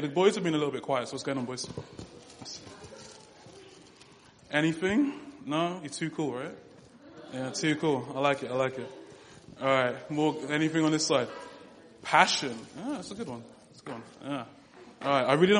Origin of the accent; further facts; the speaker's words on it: London, United Kingdom; born there; also born or lived in British Virgin Islands / United States; I'm 22 years old. I was born in London. I kind of moved around a lot growing up because my dad moved around for work. So I spent a lot of time in the British Virgin Islands, in the US, in Africa for a little bit.